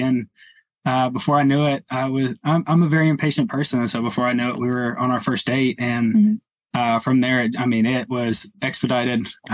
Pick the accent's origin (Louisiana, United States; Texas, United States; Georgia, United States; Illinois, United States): Texas, United States; Houston; And we are from Houston, Texas. We have two little ones.